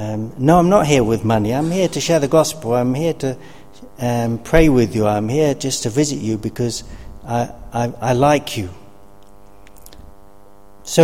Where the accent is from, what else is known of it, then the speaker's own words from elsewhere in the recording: United Kingdom; Well, we're from Britain, we always give out money.